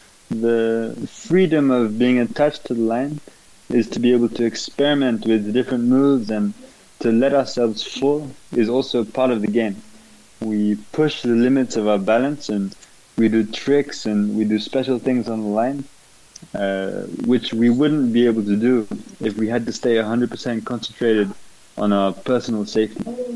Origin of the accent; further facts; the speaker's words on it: Bristol, South West England, United Kingdom; now in France; I'm from Bristol and I'm living in France.